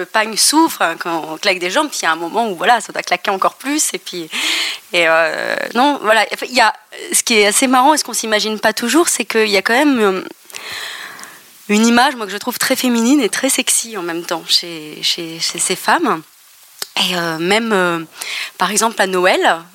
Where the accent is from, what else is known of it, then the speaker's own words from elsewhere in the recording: Bamako, Mali; je disais à tout le monde que je venais de Bamako.